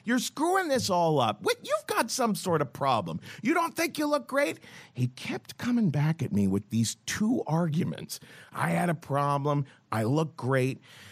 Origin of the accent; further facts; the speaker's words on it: Ohio, United States; that's easier than saying no because, you know, I'm from Ohio.